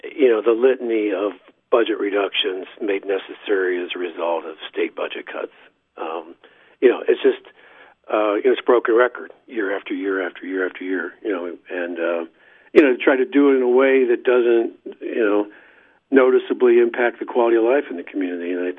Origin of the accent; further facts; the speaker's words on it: Dayton, Ohio, United States; I'm from Dayton originally, and mm-hmm. this is about an hour away